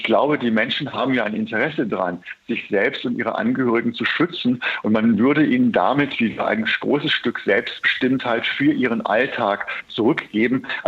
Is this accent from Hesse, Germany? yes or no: yes; Hesse, Germany; now in Berlin, Germany; in meinem Heimatbundesland Hessen